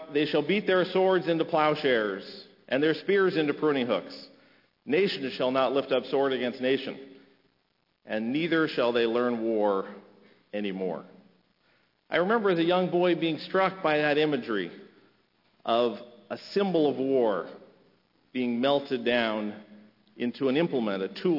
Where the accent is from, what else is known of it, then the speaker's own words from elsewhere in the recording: Eugene, Oregon, United States; When I was growing up in Eugene, I remember that my dad often wore a pin